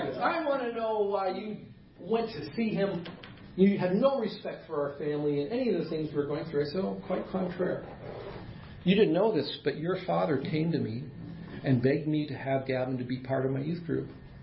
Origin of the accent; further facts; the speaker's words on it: Canada; I'm Canadian, so you get the A's.